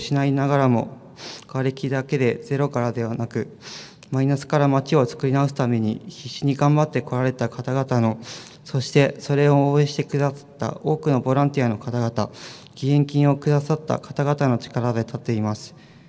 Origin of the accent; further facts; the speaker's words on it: Onagawa, Miyagi, Japan; 震災直後もかすかにあった記憶の中にある自分の生まれ育った懐かしい町の風景がなくなってしまい、寂しさもあります。